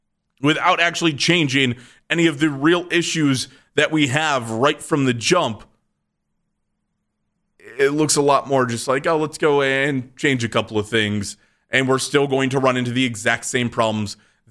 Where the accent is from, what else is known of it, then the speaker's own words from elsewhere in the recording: Painesville, Ohio, United States; born there; Yeah, like I was born in Painesville, Ohio. Still identify myself as a Clevelander because I'm 30 minutes outside of the city